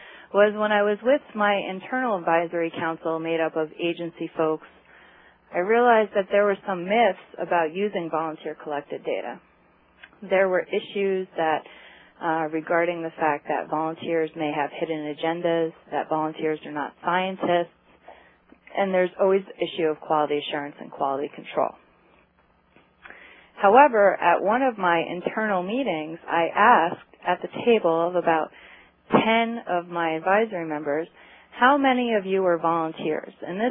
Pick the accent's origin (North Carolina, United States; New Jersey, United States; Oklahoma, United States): New Jersey, United States; First, I'd like to share with you some information about my home state, New Jersey.